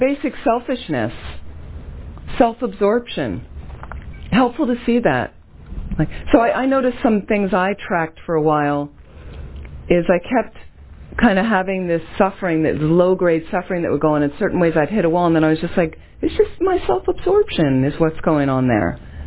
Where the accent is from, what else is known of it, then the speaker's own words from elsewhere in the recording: United States; I'm an American. I know this culture.